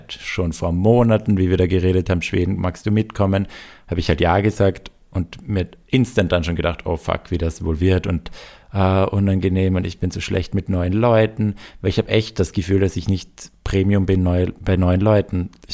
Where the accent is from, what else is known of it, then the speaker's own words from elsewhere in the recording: Vienna, Austria; ich komme aus Wien